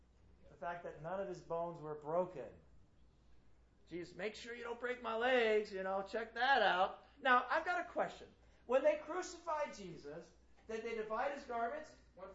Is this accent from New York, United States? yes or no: no; Connecticut, United States; I'm from Connecticut, alright? And I don't meet too many people here from Connecticut.